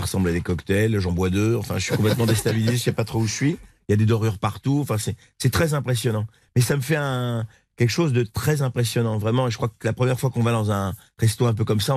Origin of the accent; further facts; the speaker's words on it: Nouvelle-Aquitaine, France; tu peux aller dans mon enfance en Creuse